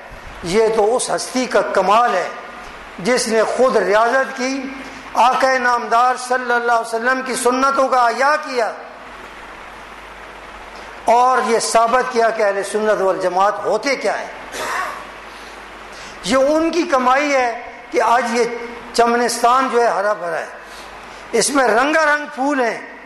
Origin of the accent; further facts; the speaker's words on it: Karachi, Sindh, Pakistan; also born or lived in Lahore; میں لاہور میں بھی رہا, کراچی میں بھی رہا, دو بڑے شہروں میں رہا, کراچی میں بچپن میں رہا, لاہور میں ادھیڑ عمر میں رہا.